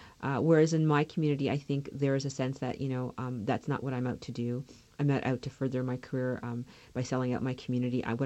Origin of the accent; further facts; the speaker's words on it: Canada; as a kid growing up in Canada, I wasn't allowed to drink root beer because my parents were genuinely confused by what it really was.